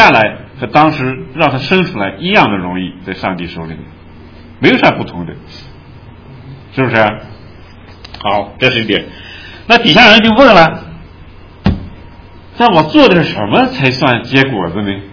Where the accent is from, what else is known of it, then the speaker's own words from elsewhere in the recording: China; 我们都是中国人，我们讲自己的例子没错。